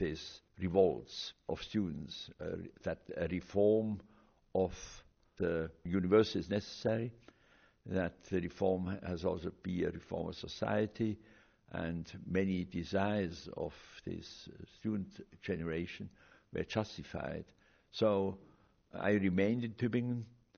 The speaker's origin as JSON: {"language": "English", "country": "Switzerland", "said": "He comes, as I come, from a very conservative Catholic background. I'm from Switzerland, he from Bavaria."}